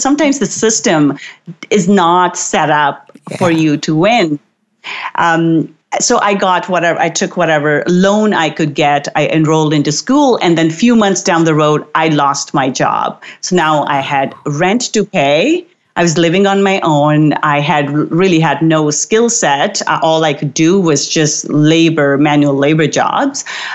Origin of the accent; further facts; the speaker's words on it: India; now in Canada; I remember when I was a new immigrant to Canada. I moved here with my family from India.